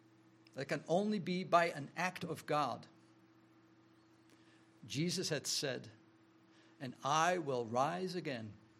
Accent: Netherlands; I'm thankful that I was raised in the Netherlands.

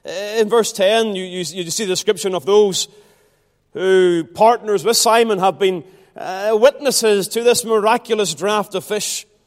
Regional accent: Ballymena, Northern Ireland, United Kingdom; Now, whilst I was born and bred in Ballymena, a somewhat agricultural town

